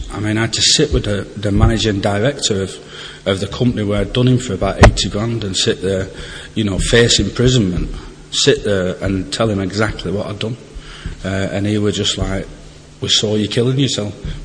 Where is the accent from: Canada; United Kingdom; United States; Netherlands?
United Kingdom; Preston, North West England; I have an own group in Blackpool, and I'm from Preston, to get that in.